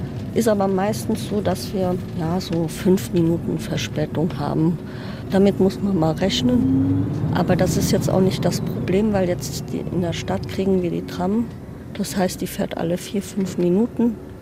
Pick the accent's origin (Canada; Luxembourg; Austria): Luxembourg; born there; weil ich bin ja gebürtig aus Luxemburg und ich habe meinen Papa hier und meine Mutter habe ich in Saarbrücken.